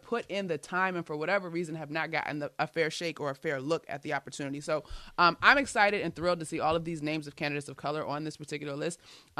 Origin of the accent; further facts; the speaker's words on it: Washington, District of Columbia, United States; He was even on the staff in Washington, which is my hometown.